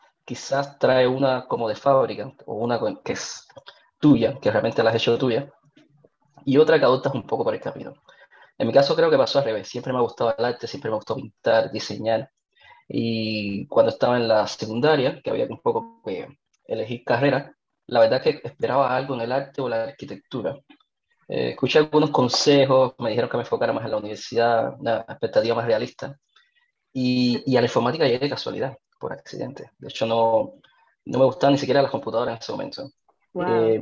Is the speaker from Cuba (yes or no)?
yes; Cuba; now in Santiago, Chile; bueno, yo soy de Cuba y cubanos hay por todo el mundo